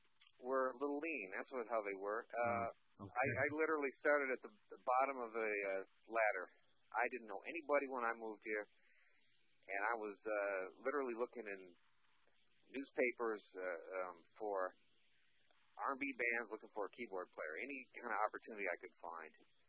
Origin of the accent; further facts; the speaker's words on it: Gurnee, Illinois, United States; I grew up in Gurnee, Illinois, a little town north of Chicago